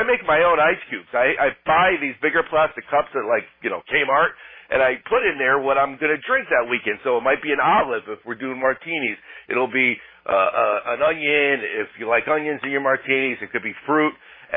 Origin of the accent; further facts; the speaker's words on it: East Coast, United States; But I grew up on the East Coast, and the Expos, I had some history with the Expos.